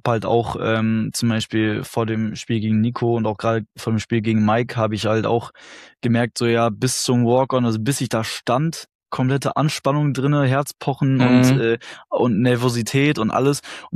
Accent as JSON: {"language": "German", "town": "Herford", "region": "North Rhine-Westphalia", "country": "Germany", "said": "so meine Stadt aus der ich komme, aus Herford, Deutschland, und die ganze Halle wird laut"}